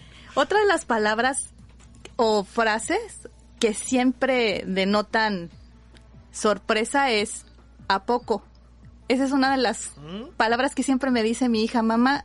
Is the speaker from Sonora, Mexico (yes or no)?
no; Mexico City, Mexico; a nosotros nos dicen chilangos. Yo soy nacida en el Distrito Federal, antes llamada así la Ciudad de México.